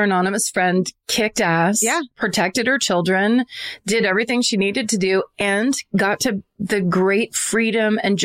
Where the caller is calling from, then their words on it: Meridian, Mississippi, United States; I'm going to go with I'm from Meridian, Mississippi.